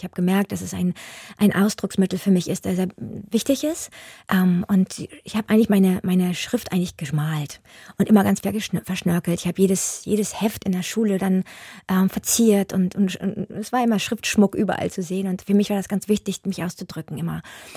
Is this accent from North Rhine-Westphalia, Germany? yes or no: no; Hanover, Lower Saxony, Germany; now in Hamburg, Germany; Ich bin ja in Hannover aufgewachsen und ich kam über die Elbbrücken